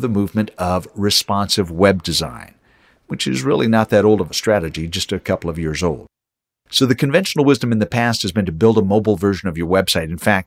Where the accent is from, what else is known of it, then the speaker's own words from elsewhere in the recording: Waco, Texas, United States; I grabbed a web developer here in my hometown of Waco.